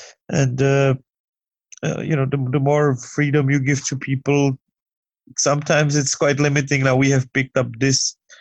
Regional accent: Hradec Králové, Hradec Králové Region, Czechia; Originally I was born in Hradec Králové, some 100 kilometers away from Prague.

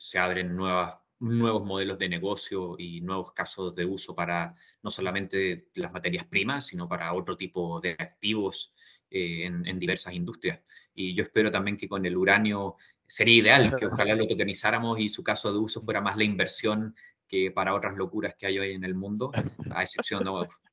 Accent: Chile; en Chile, en mi país, nos ocurrió algo muy similar con una mina

